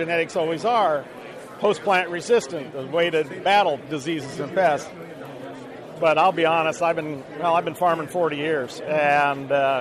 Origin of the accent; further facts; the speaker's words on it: Iowa, United States; So I'm a farmer from Northwest Iowa